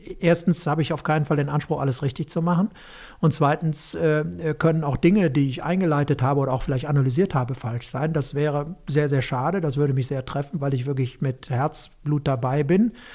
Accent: North Rhine-Westphalia, Germany; Wie gesagt, ich komme aus der Region und bei uns waren es entweder im Rheinland Fans des FC oder der Fohlen in Gladbach.

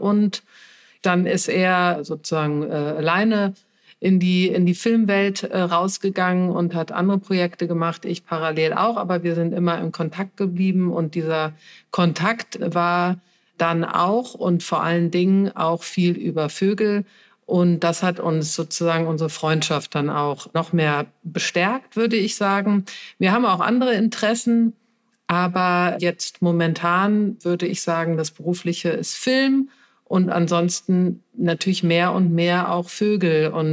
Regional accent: Cologne, North Rhine-Westphalia, Germany; Ich komme ja aus Köln, ich lebe auch wieder in Köln

